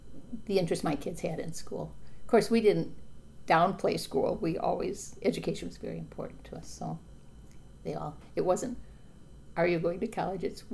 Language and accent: English; Detroit, Michigan, United States; Okay, I was born and raised in Detroit. My dad was a local Detroit fireman.